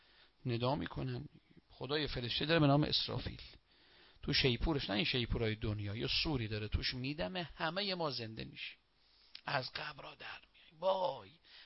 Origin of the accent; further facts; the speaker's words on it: Tehran, Tehran Province, Iran; من بچه تهرانم،